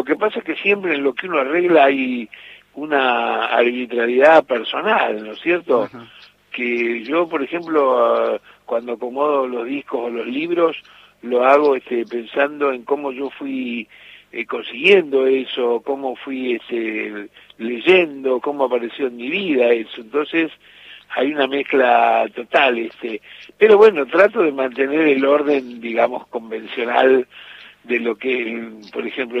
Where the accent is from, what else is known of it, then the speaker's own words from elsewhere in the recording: Rosario, Santa Fe, Argentina; now in Tigre, Argentina; No somos oriundos de acá, lógicamente, bueno, yo soy de Rosario, cualquiera sabe. Pero digo, ya hace más de 10 años que vivimos en Tigre.